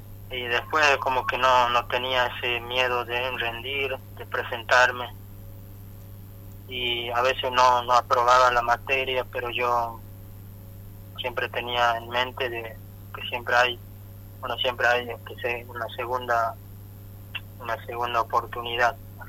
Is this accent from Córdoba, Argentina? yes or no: no; Alto la Sierra, Salta, Argentina; capaz que trabaje en mi pueblo si me llegan a ofrecer horas en Alto la Sierra este año